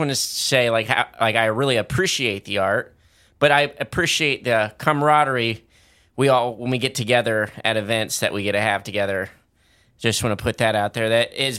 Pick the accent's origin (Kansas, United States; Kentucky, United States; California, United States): Kentucky, United States; We're from Kentucky.